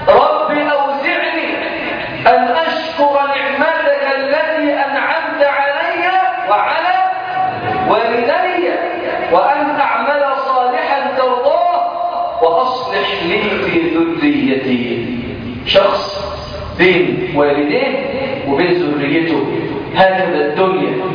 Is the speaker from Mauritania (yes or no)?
no; Egypt; وهو من المدينة المنورة مدرس بالمسجد النبوي الشريف وكان عندنا في مصر ضيفا